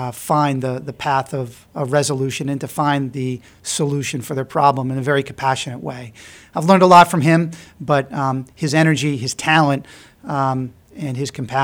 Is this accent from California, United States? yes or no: no; Boston, Massachusetts, United States; I grew up in the Boston area, went to college in the Boston area, and law school in the Boston area.